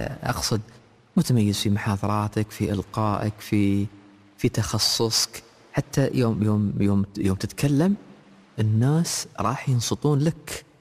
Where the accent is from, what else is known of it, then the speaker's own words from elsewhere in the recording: United Arab Emirates; أنا سأتكلم مع الأمهات، مع شعب الإمارات أكثر، لأن هي يعني تراثية أكثر، فأنا أتكلم بلهجتنا يعني بلغتهم